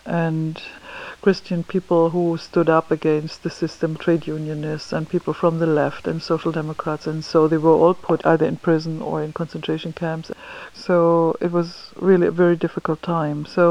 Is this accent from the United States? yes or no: no; Germany; I'm from Germany